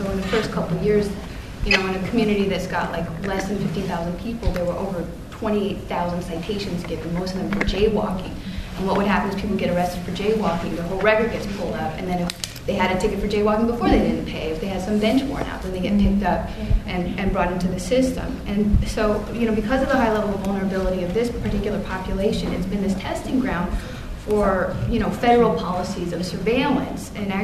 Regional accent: Los Angeles, California, United States; I'm from Los Angeles, and I actually work with low-income, very low-income, homeless, mostly Black population in Skid Row.

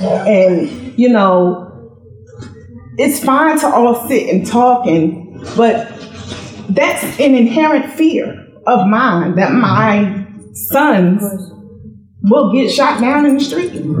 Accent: Richmond, Virginia, United States; I'm from Richmond. I live in Richmond.

